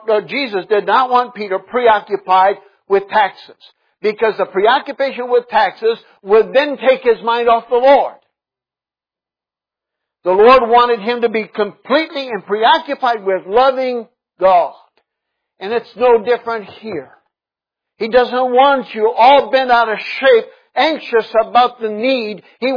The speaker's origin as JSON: {"language": "English", "country": "Brazil", "tie": "born or raised there", "said": "growing up in Brazil, I never thought we were poor."}